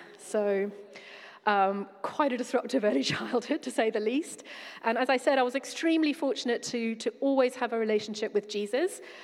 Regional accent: KwaZulu-Natal, South Africa; I'm originally from South Africa.

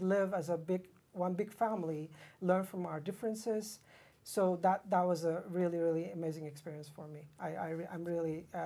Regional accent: Turkey; I grew up in Turkey

